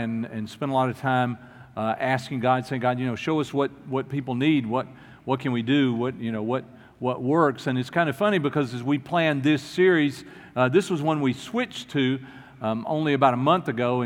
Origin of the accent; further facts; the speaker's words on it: Houston, Texas, United States; how proud I was to say, I'm from Houston and I'm a Texan.